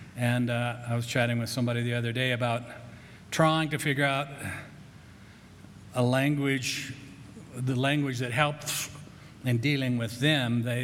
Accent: Grand Junction, Colorado, United States; I grew up in Grand Junction. We bought a house that, Victorian house with some property

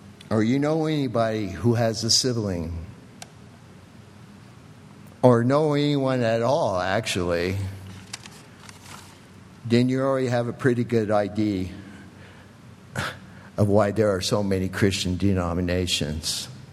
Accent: England, United Kingdom; and forgive my Latin, I'm English.

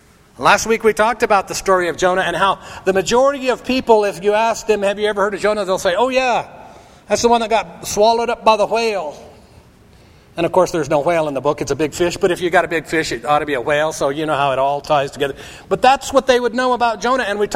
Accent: Grand Junction, Colorado, United States; I grew up in Grand Junction. Have you ever been to Grand Junction?

